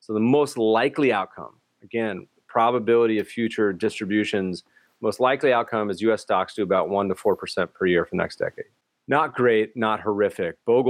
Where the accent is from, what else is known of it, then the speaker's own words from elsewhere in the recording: Canada; now in United States; And as a Canadian